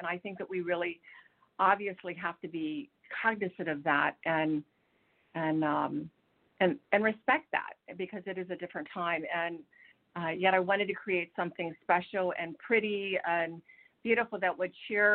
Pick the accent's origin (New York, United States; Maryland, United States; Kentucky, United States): Maryland, United States; I was born in a small town in Maryland, northwest of Washington, D.C. Yes. And I grew up in a beautiful stone home.